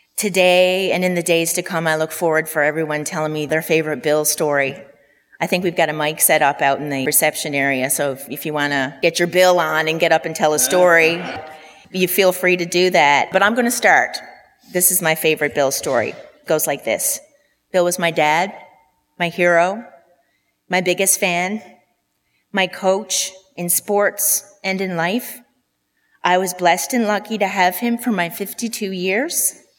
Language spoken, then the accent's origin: English; Newfoundland and Labrador, Canada; because I'm not a Texan. I'm a proud Newfoundlander as he was